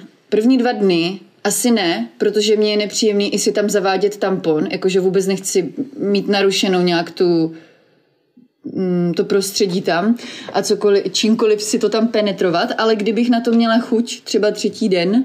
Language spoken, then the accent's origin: Czech; Brno, South Moravian Region, Czechia; moved away as an adult; now in Helsinki, Finland; Narodila jsem se v Brně, vyrůstala jsem v Brně, mým druhým doma v České republice, asi Žďár nad Sázavou. A 12 let žiju v zahraničí a 8 let vlastně moje doma je teďka ve Finsku.